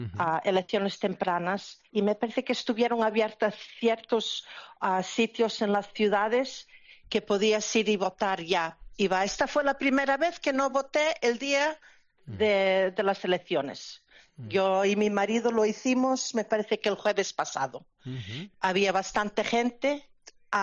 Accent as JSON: {"language": "Spanish", "town": "Carnota", "region": "Galicia", "country": "Spain", "moved": "yes", "lives_now": "Bayonne, United States", "said": "Yo soy de La Coruña, ¿sí?, de Carnota."}